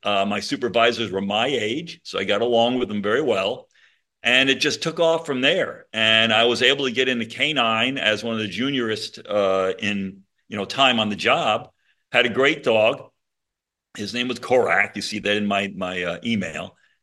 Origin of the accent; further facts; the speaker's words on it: Connecticut, United States; I grew up in Connecticut.